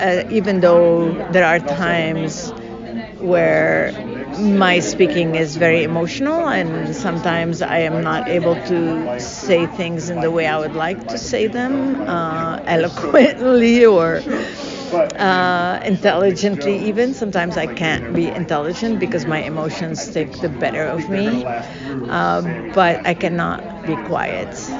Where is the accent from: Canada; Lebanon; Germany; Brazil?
Lebanon; now in United States; I was born and raised in Lebanon to my mom, who was exiled from Palestine